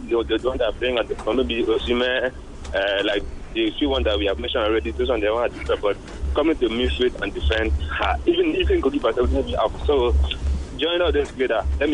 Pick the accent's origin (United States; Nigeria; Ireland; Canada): Nigeria; Lekki, Lagos; I'm from Lekki